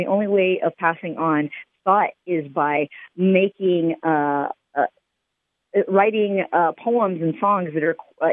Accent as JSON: {"language": "English", "region": "Texas", "country": "United States", "lives_now": "San Antonio, United States", "said": "Yeah, I'm from the Valley, but right now I'm in San Antonio."}